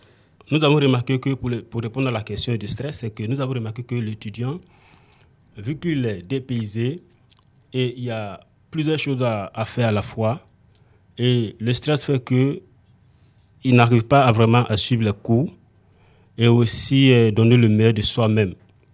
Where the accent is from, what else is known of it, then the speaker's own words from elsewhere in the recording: Côte d’Ivoire; now in France; nous venons de la Côte d'Ivoire